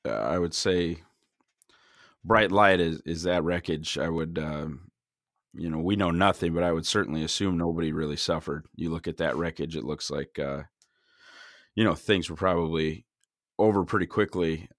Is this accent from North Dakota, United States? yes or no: yes; North Dakota, United States; Because Phil's from North Dakota. I'm from North Dakota.